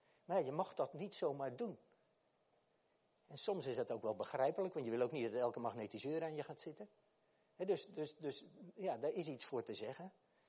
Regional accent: Zeeland, Netherlands; Ik had die hele reis naar Zeeland waar ik vandaan kwam, zat ik een beetje zo.

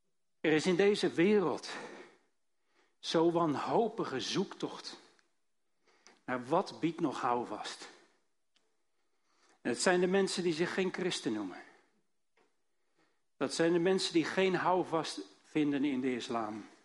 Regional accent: Almere, Flevoland, Netherlands; Ik kom uit Almere. Waar ligt dat? Nou, ergens in de polder. Een nieuwe stad, nog geen 50 jaar oud. 230.000 inwoners op het ogenblik. 160 nationaliteiten.

